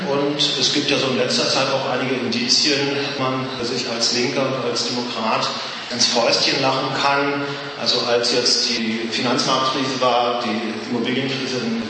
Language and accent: German; Hamburg, Germany; ich komme aus Hamburg.